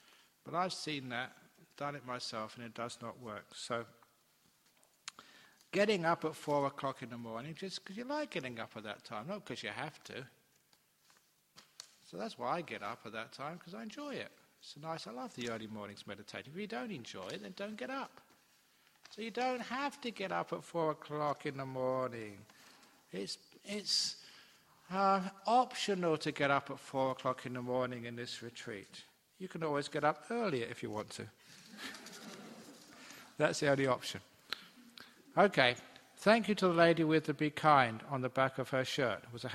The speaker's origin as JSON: {"language": "English", "region": "England", "country": "United Kingdom"}